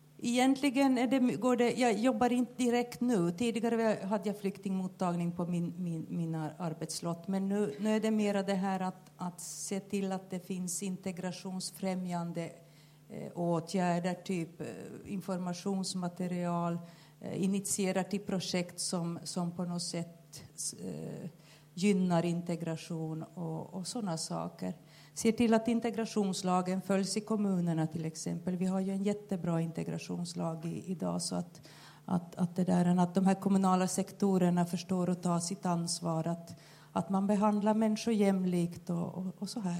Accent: Närpes, Ostrobothnia, Finland; first language sv; also born or lived in Korsnäs; Så jag är född i Korsnäs som ända tills för något år sedan var världens mest svenskspråkiga kommun. Och sen flyttar vi med familjen till Närpes där jag då är uppvuxen. Ja, jag har levt helt på svenska och försökt lära mig finska.

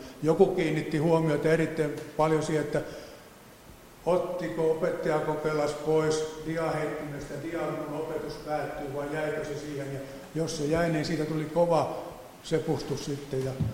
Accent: Vaasa, Ostrobothnia, Finland; Me Tervon kanssa jotenkin ollaan Vaasasta kotoisin

